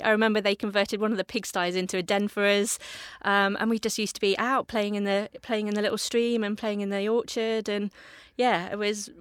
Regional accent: Yeovil, South West England, United Kingdom; born there; I was born in Yeovil in Somerset.

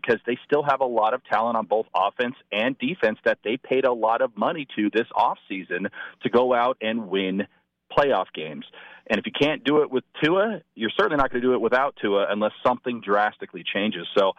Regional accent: Oakridge, Oregon, United States; born there; Well, I mean, naturally, being born in Oak Ridge, Oregon, so this is a little bit of a homecoming for me

